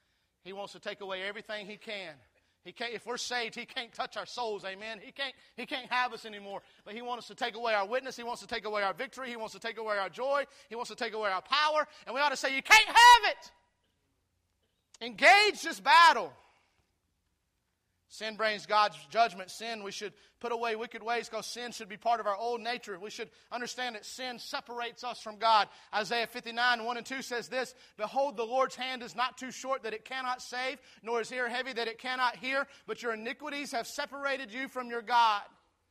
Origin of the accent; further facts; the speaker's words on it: Texas, United States; Somebody asked me, I'm from Texas.